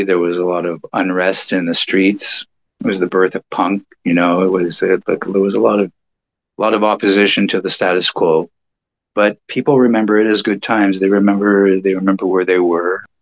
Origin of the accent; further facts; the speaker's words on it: Montreal, Quebec, Canada; now in Vancouver Island, Canada; I love Montreal. I grew up in Montreal. I love the city.